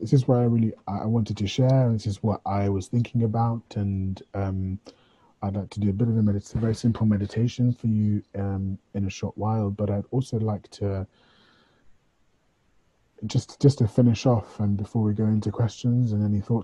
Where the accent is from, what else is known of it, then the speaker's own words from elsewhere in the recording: United Kingdom; because we're British and we love tea